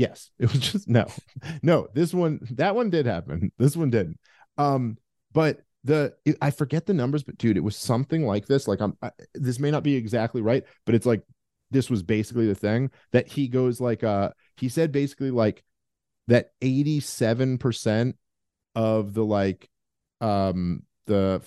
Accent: United States; I always feel like the most important priority as an American is that my country is free first.

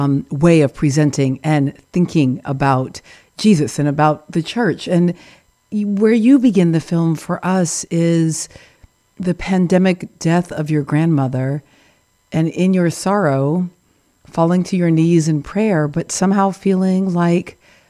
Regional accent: the South, United States; as you know, I'm a Southerner.

